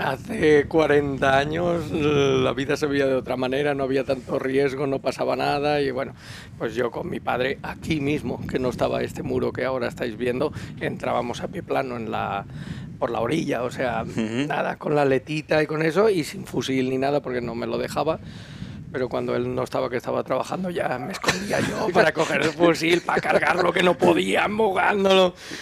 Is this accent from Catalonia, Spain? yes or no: no; Burriana, Valencian Community, Spain; Soy de Burriana, ¿no? Es una ciudad al lado de Castellón, unos 30-35 mil habitantes. Es pequeñita, tenemos el mar aquí delante, es todo costa. No es una costa montañosa, es una costa de playas, de arena y eso.